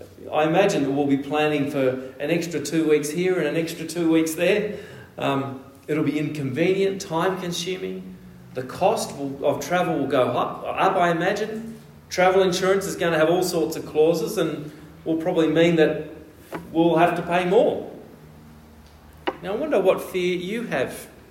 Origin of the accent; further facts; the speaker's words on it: Australia; Now, as an Australian, this is a very important part of our culture, isn't it?